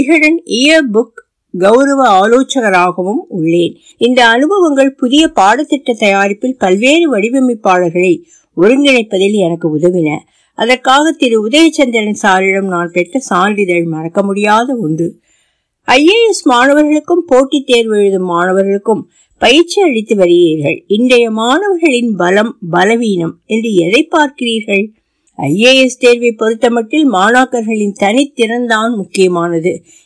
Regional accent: Devanallur, Tamil Nadu, India; born there; திருநெல்வேலி மாவட்டம் தேவநல்லூரில் பிறந்தேன்.

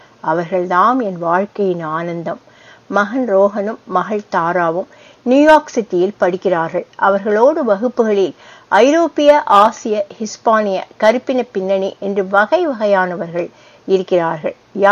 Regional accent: India; now in United States; நான் இந்தியன் என்பதே அமெரிக்கனாக இருப்பதில் ஒரு முக்கிய பங்கு வகிக்கிறது.

